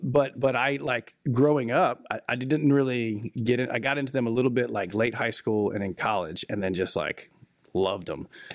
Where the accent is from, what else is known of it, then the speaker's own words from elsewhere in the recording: Hinesville, Georgia, United States; So I grew up in Hinesville, which is in coastal Georgia, Liberty County, but it's right south of Savannah.